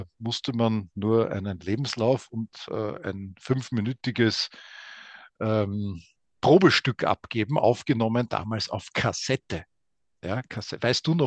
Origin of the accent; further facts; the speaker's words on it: Lower Austria, Austria; Also Wien liegt ja mittendrin in Niederösterreich. Ich bin Niederösterreicher.